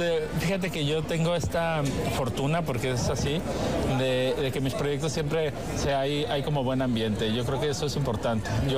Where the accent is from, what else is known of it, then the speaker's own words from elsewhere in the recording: Mexico; now in Spain; Yo soy orgullosamente mexicano, radico por circunstancias de la vida en España